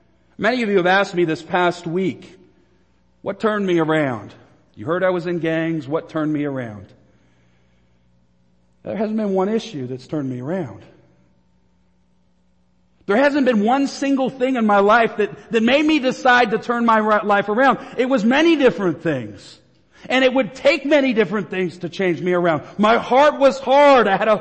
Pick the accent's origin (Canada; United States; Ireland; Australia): Canada; You all know I'm from Canada.